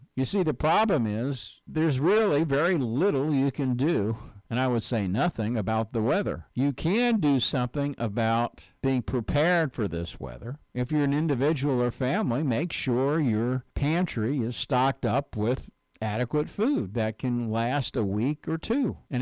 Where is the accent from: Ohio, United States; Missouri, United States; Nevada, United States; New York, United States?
New York, United States; also born or lived in New Jersey; I'm originally from New York and the New Jersey area. Well, I'm used to snow. Growing up as a kid, I had to snow the sidewalks and the driveway